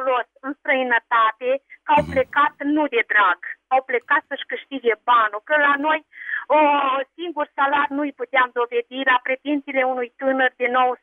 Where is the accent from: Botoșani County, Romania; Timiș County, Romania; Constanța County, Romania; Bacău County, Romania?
Bacău County, Romania; Bacău; Sunt din Bacău și vreau să felicit